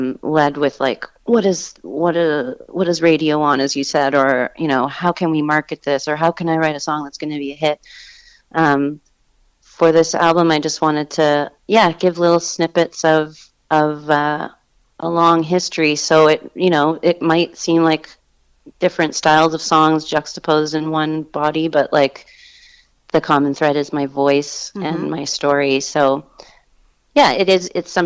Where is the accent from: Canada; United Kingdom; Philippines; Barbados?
Canada; now in United States; me being a Canadian in America at that time, it was a very interesting time to be there